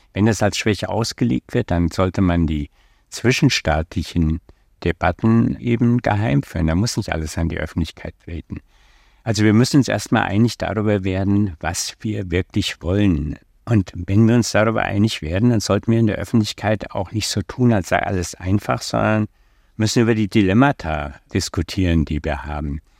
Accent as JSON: {"language": "German", "country": "Germany", "said": "Wir müssten intern wissen als Deutsche, was wir wollen."}